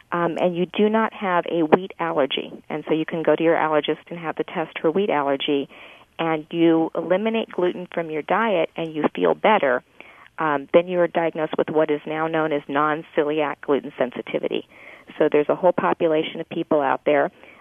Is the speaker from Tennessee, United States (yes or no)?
no; Los Angeles, California, United States; And we're from Los Angeles, so he saw allergists, and he saw ENTs, and he saw his primary care physician, his pediatrician